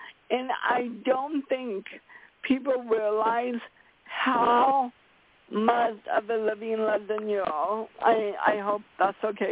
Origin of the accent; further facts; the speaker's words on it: Seattle, Washington, United States; I'm from Seattle, Washington.